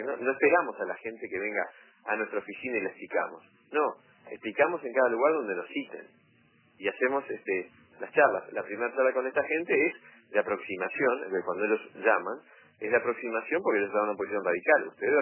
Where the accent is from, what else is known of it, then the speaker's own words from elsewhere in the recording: Uruguay; yo como uruguayo